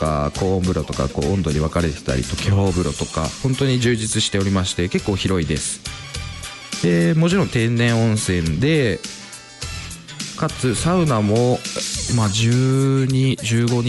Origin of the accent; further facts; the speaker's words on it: Kai, Yamanashi, Japan; 僕実はこの辺出身ではなく、まあ甲斐市の方の出身でして、まあ、たまたまちょっと実家の方に帰って